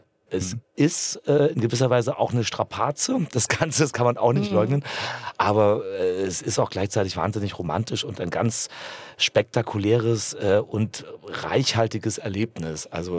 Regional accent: Zittau, Saxony, Germany; born there; ich bin in der DDR geboren, in Zittau.

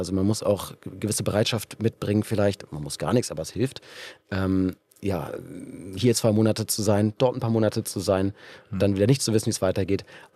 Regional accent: Hamburg, Germany; bin dann zurück nach Hamburg, wo ich groß geworden bin

